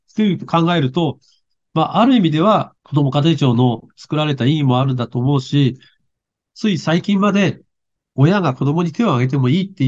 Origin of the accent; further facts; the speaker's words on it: Aomori, Japan; 私、青森県の人間なんですけど、寿命はですね、毎年、ほぼ最下位です。